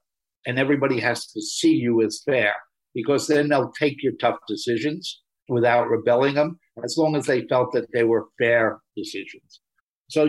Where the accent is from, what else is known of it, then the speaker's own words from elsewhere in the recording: Brooklyn, New York, United States; Growing up in Brooklyn, so Nathan's, of course.